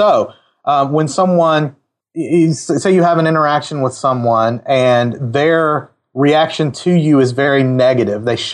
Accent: Mississippi, United States; Yeah, so I am originally from Mississippi. I've lived here most of my life outside of a few years.

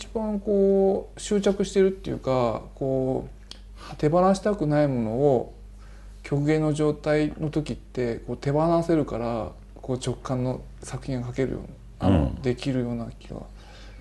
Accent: Kagawa, Japan; also born or lived in Mishima / Hiroshima / Tokyo / Sendai; 僕自身は静岡で生まれたんですよ、三島ってとこで。で育ったのが四国の香川県ってとこ育って、で大学広島で、東京で5年間働いて、仙台青森ってこう転々としてるんですけど、

